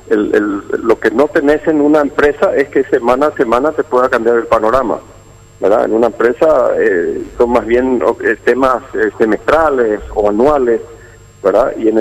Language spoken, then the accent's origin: Spanish; Paraguay; Yo creo que es una mentalidad nuestra, como paraguayos, ¿verdad?